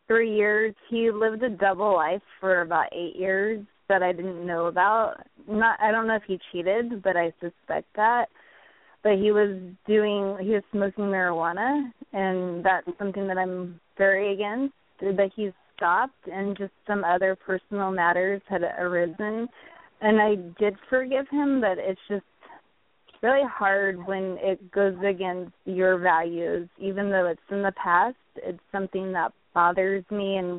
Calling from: California, United States; Northern California.

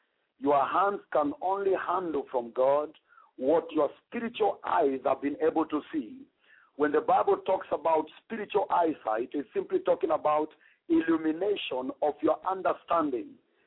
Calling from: Kenya; calling from Kenya.

